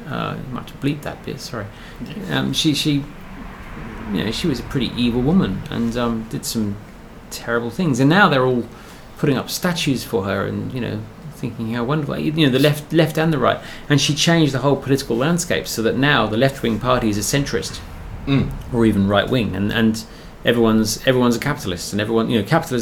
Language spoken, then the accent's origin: English; England, United Kingdom; I come from England and I spent all my childhood pretty much under Maggie Thatcher